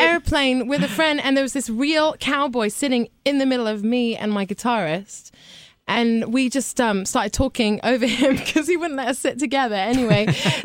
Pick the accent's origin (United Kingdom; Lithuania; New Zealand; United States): United Kingdom; I'm British, and in England, we are known for being self-deprecating.